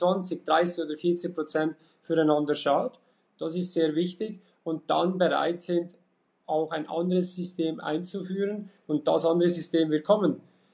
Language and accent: German; Switzerland; Und ich habe jetzt ein kleines Beispiel bei uns in der Schweiz.